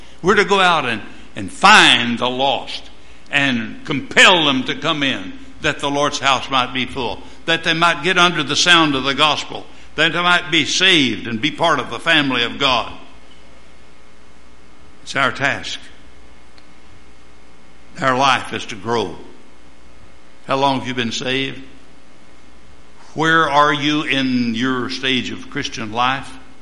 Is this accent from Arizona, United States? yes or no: no; Tennessee, United States; I know where I came from. I came from Tennessee. If you don't go with me sometime, I'll take you and show you where I came from. Poorest county in the state of Tennessee, probably. And my area was probably the poorest. Grundy County.